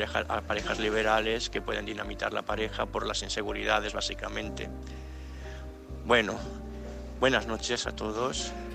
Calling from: Gandía, Valencian Community, Spain; de Gandía.

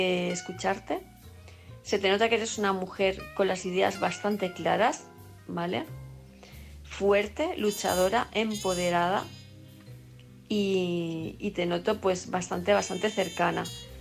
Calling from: Palma, Balearic Islands, Spain; de Palma de Mallorca

